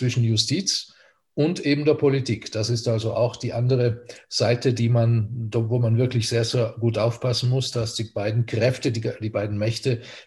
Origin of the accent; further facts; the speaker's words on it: Trentino-Alto Adige, Italy; Da wir als Südtiroler ja die Situation in Österreich nur am Rande mitbekommen, trotz ORF, den wir auch hier bei uns empfangen können.